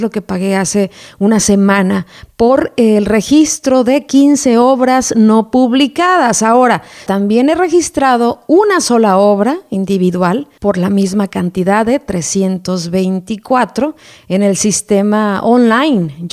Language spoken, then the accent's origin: Spanish; Mexico; now in United States; Yo desde Estados Unidos lo hago, sigo siendo mexicana